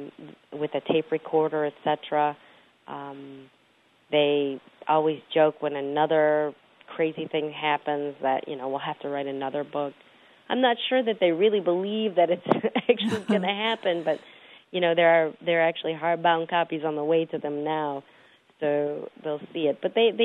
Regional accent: Switzerland; She actually had a pretty similar childhood in that, you know, we had a very Western upbringing, Switzerland, a beautiful place

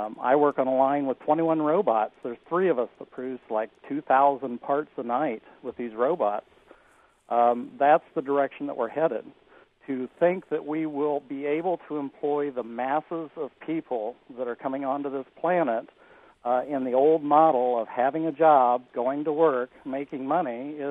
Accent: Danville, United States; I was born and raised in Danville, which is an old industrial, heavy industrial mining town for generations.

